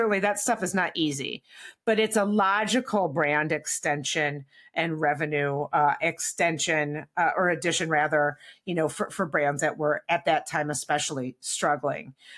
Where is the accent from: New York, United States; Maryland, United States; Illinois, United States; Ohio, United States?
Ohio, United States; Bowling Green; And by the way, I grew up in Bowling Green, Ohio. Tim Hortons is very popular in the North.